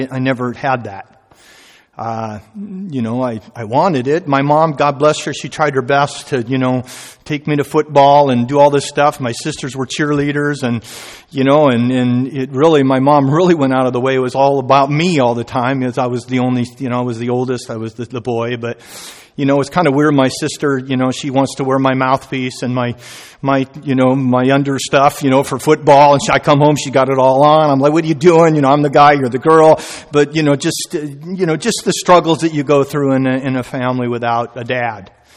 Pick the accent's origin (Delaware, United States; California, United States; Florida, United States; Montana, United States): California, United States; Azusa; I grew up in East Los Angeles, actually a little town called Azusa.